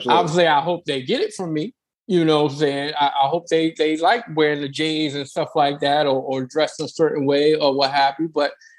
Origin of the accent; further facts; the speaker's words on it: New Jersey, United States; I'm from Jersey. So same dynamic, you know, it was, you know, pretty much all black. And then we had, you know, white people, Spanish people, you know, I grew up with a plethora of people.